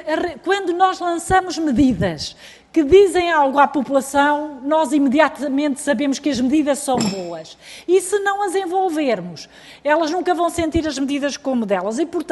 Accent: Portugal; enquanto portuguesa, enquanto ministra, acho que devemos estar todos satisfeitos.

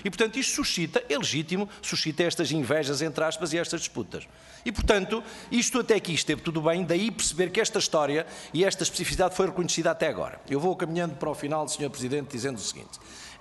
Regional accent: Viana do Castelo, Portugal; esta delegação tão representativa e tão significativa da sub-região Monção Malgaço, portanto da minha terra também.

